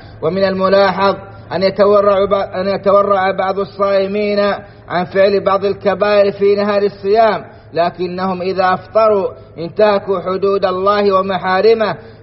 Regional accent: Saudi Arabia; اللهم أدم على بلادنا السعودية أمنها وإيمانها وقيادتها

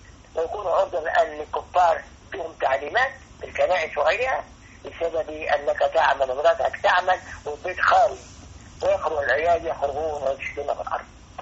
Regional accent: Egypt; عندنا في مصر ليبرالي و مسلم ليبرالي كما يقول

